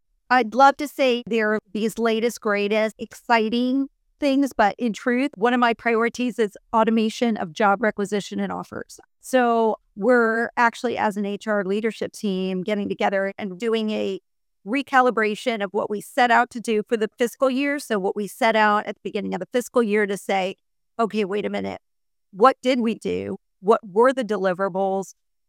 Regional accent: Florida, United States; moved away as an adult; now in Dallas, United States; I grew up in South Florida, but I had moved to Dallas, which is where my husband is from.

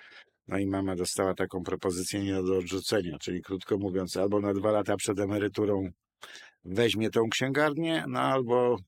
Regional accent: Szklarska Poręba, Lower Silesian Voivodeship, Poland; also born or lived in Warsaw; Urodziłem się w szpitalu na Solcu w Warszawie. Czyli ja jestem rodzony warszawiak, ale w wieku 3 lat, bo tyle tylko ten okres mój warszawski był, mama przeprowadziła się do Szklarskiej Poręby i od tego czasu cały czas już Szklarski.

